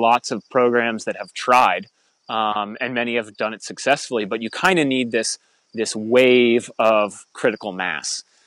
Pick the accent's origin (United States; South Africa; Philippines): United States; Putney, Vermont; I grew up in Putney. I went to the Putney School for 2 years.